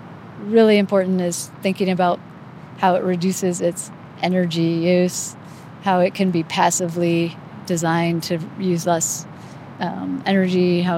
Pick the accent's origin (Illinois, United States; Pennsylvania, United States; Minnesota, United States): Illinois, United States; Belvidere; It's small town USA. Growing up in Belvidere, like, Chicago was our major city for museums and for, you know, for visiting.